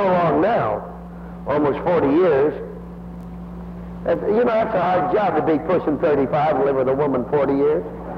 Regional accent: Detroit, Michigan, United States; born there; We got a message from Detroit, Michigan. I was born in Detroit. There are so many Schmidts in Detroit, it's amazing.

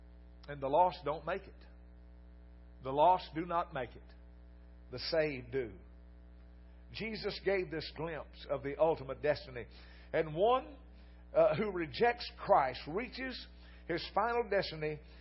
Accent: Corsicana, Texas, United States; I'm a Texas preacher. And I'm from Corsicana. I'm not real highfalutin.

